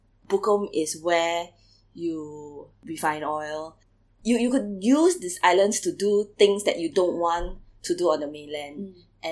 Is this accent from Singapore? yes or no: yes; Singapore; I'm Singaporean.